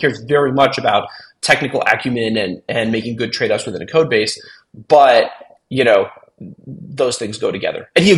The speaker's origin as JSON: {"language": "English", "town": "San Francisco", "region": "California", "country": "United States", "tie": "born or raised there", "said": "I'm, you know, born and raised in San Francisco, big Golden State Warriors fan."}